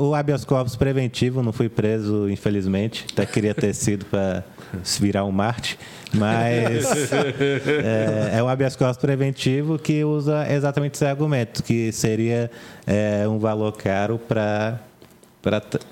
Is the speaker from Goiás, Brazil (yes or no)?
yes; Goiás, Brazil; Eu sou goiano, né?